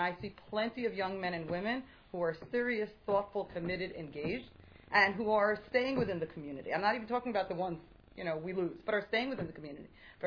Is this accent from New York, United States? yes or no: yes; Brooklyn, New York, United States; I was raised in the Black Hat, Yeshivish, Haredi, if you'd like, community in Brooklyn.